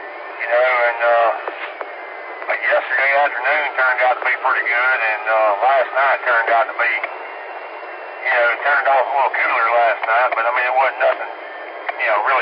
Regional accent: West Virginia, United States; moved away as an adult; I'm originally from West Virginia and moved down here 3 months into 99 and been here ever since. I hadn't been home in about 15 years.

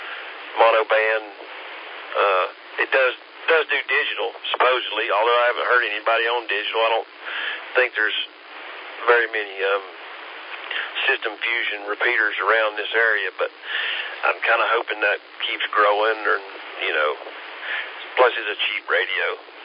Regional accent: Atlanta, Georgia, United States; born there; now in Asheville, United States; It's here right around Asheville, but I was born in Atlanta.

